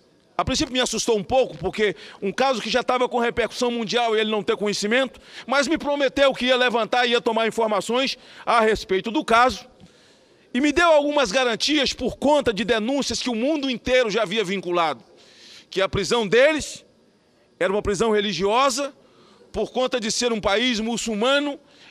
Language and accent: Portuguese; Itapetinga, Bahia, Brazil; é uma baiana do interior, lá de Itapetinga, também de onde eu fui criado.